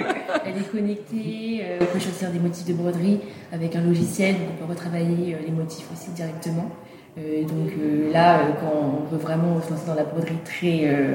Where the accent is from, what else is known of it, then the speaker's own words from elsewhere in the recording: Paris, Île-de-France, France; born there; also born or lived in Brittany / Normandy; Et moi je suis née à Paris, mais je suis partie longtemps en Bretagne, Normandie, et là je suis revenue depuis bien 4-5 ans.